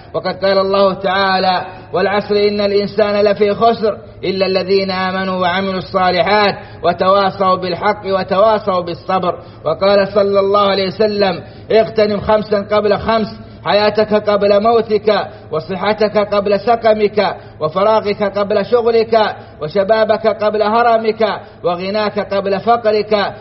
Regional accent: Saudi Arabia

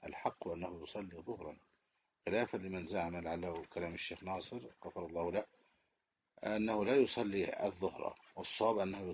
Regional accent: Egypt; في بلدنا مصر

